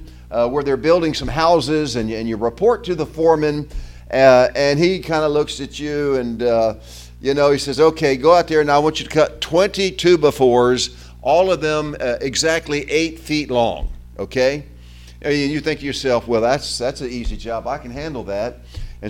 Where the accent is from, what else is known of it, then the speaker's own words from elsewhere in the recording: Southern United States, United States; accent: Southern; we were from the South. You can hear my accent. And so we assumed that if God was calling us back to the States, that meant going back home to the Bible Belt.